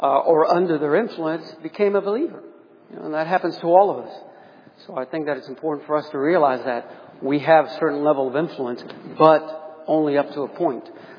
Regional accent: Baltimore, Maryland, United States; those of you who know us know that we came from Baltimore ourselves, from that area, 16 years ago.

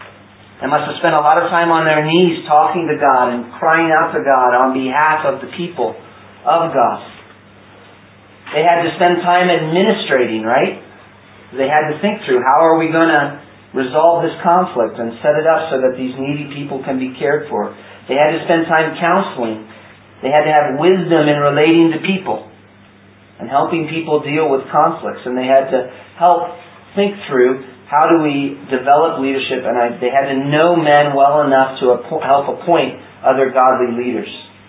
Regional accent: United States; accent: American; My problematic American accent. Which some people think I'm Irish, which I can never get.

